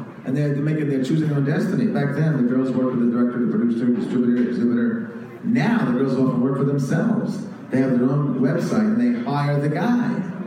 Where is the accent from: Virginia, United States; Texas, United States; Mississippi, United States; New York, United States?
New York, United States; I'm from New York originally.